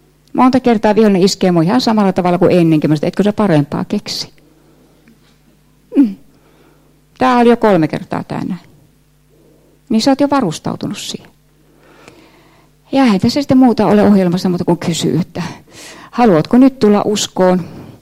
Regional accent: Brisbane, Queensland, Australia; moved away; kun mä lähdin Brisbanesta, joka on mun kotikaupunki, semmoinen subtrooppinen alue

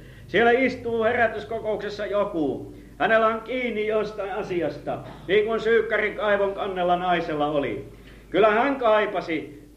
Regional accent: Pori, Satakunta, Finland; niin kuin meillä Porissa päin oli sellaistakin oppia

